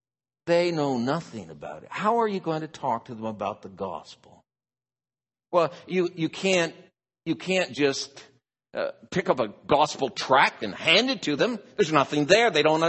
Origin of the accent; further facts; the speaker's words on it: Oregon, United States; Or if you go to my home state, Oregon, it's very liberal.